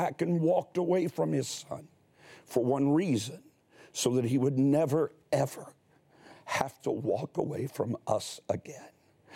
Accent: Kentucky, United States; I'm a Southern boy. I'm actually, folks think I'm from Columbus, Ohio, but my home is Eastern Kentucky, right there on the intersection of where the Tug Fork and the Levisa Fork form the Big Sandy River

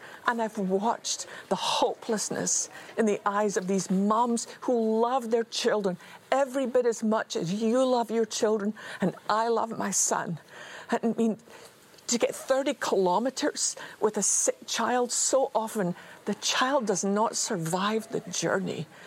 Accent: Scotland, United Kingdom; I used to volunteer in a children's hospital when I was growing up in Scotland

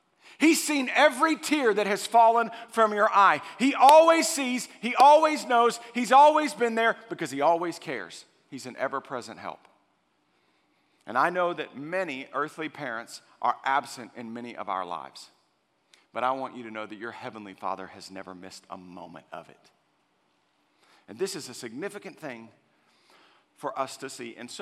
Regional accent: Texas, United States; I grew up in Central Texas. I've told you guys this before. I went to a small private Christian school

